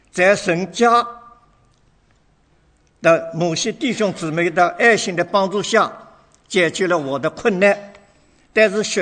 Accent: Zhejiang, China; 因为我生长在浙江的一个农村

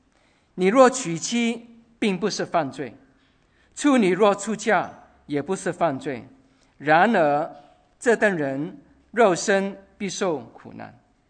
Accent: China; 我们中国人常常讲，兄弟如手足

